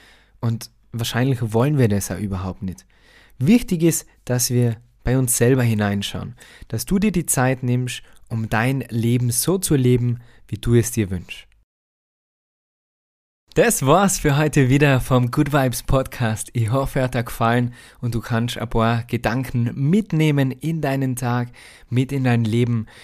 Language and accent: German; Tyrol, Austria; Wie du vielleicht weißt oder vielleicht auch hören kannst, ich bin ja aus Tirol und da ist es so schön